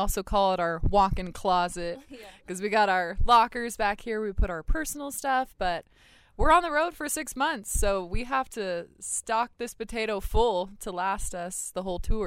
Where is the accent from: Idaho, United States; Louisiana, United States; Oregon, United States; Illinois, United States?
Idaho, United States; Boise; we're from Boise, well, kind of Boise Meridian. We went to Mountain View High School, and we graduated in 2011.